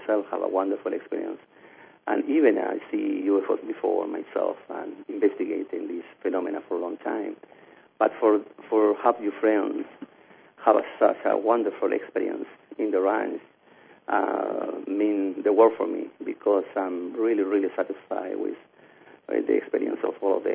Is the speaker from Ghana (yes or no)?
no; Sydney, New South Wales, Australia; English is a second language; now in Chile; Yes, ma'am. From Sydney, Australia.